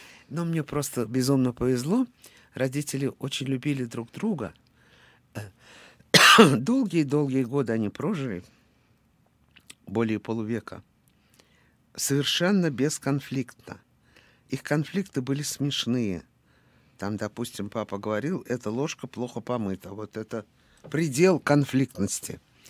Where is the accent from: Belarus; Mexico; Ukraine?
Ukraine; Western Ukraine; also born or lived in Moscow, Russia; Родилась в Москве, а детство было там.